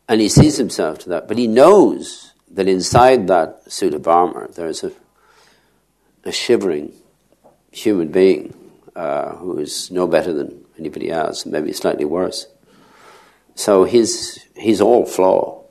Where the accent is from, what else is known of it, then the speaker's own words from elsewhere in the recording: Ireland; I grew up in Ireland in the 1950s with a deep sense of sin.